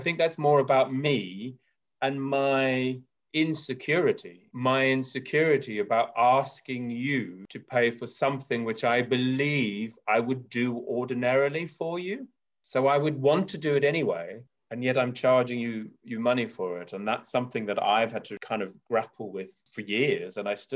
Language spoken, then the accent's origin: English; South Africa; Now, growing up in South Africa, God made Adam and Eve, not Adam and Steve, no?